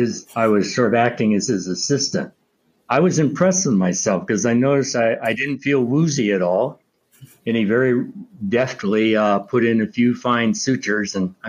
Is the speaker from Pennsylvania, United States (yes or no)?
yes; Erie, Pennsylvania, United States; I grew up in Northwest Pennsylvania in the town of Erie, where my family's been settled since the 18th century.